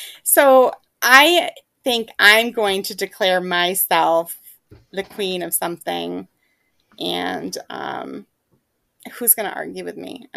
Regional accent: United States; I don't really have any stake in this game.

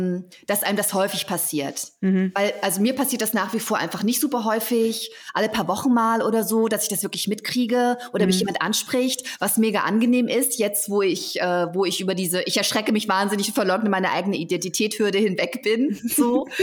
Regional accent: Thuringia, Germany; Ich komme aus Thüringen, ich war immer weit und breit die einzige schwarze Person

